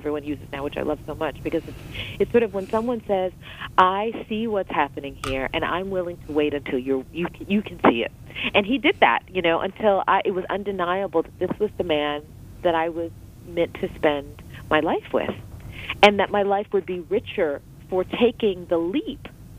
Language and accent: English; Houston, Texas, United States; for me as an American, you know, trying to find my way in a place that wouldn't be sort of welcoming